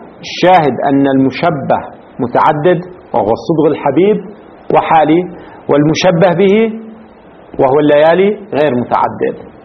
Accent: Lebanon; في العامية عندنا في لبنان يستعمل في الفترة الأخيرة مثل من هذا القبيل.

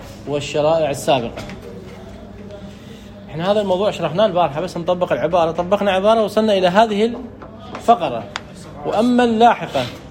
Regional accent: Iraq

